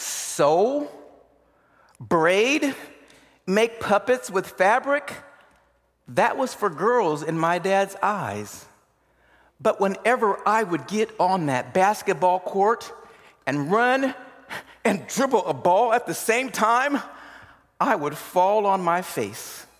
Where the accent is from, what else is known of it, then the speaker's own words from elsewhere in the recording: Des Moines, Iowa, United States; moved away as an adult; now in Austin, United States; I grew up in Des Moines, Iowa, the hog and corn capital of the world.